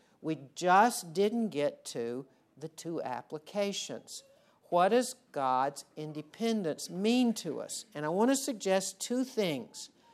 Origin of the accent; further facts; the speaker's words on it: the South, United States; I grew up, obviously, not in Chicago. I grew up in the South.